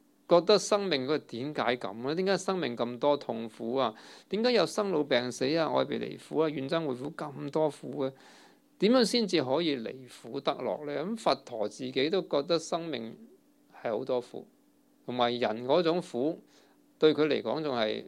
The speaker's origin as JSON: {"language": "Cantonese", "country": "China", "said": "我哋中國人啊嘛，咁如果我哋日本仔去霸我哋嘅釣魚台"}